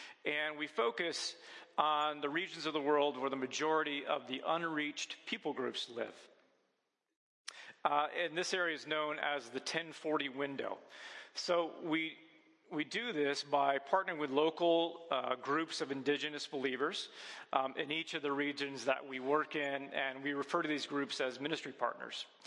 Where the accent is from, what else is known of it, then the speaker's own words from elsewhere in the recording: Indiana, United States; but I'm from Indiana, so you don't need to be too frightened this morning.